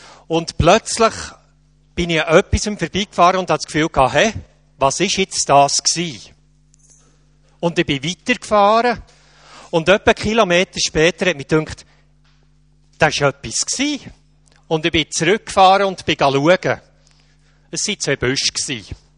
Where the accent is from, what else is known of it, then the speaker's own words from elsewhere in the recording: Bern, Switzerland; accent: Bernese German; Wie ist es mit meinem Dialekt? Verstehen alle mein Berndeutsch?